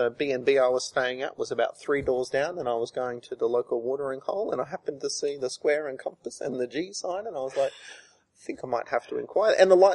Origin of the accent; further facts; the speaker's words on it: Queensland, Australia; accent: broad Australian; And they knew straight away, even before I opened my mouth with my broad Australian accent, where I was from.